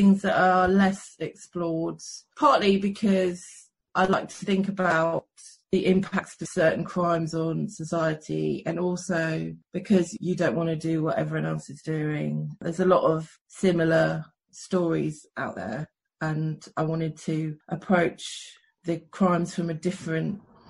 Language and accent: English; Exeter, South West England, United Kingdom; now in Kent, United Kingdom; That's right. I do live in Kent, but I grew up around Exeter.